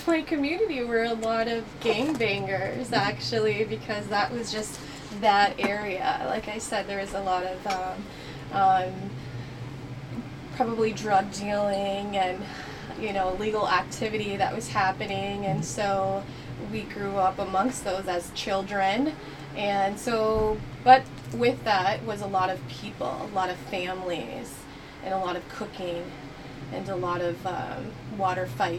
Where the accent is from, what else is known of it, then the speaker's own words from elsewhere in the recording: Milwaukee, Wisconsin, United States; In Milwaukee. I grew up in Milwaukee, Wisconsin.